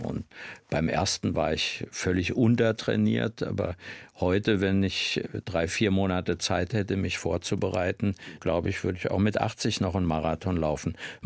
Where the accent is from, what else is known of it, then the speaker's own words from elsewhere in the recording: Schlangenbad, Hesse, Germany; in Schlangenbad im Wald aufgewachsen, gelaufen.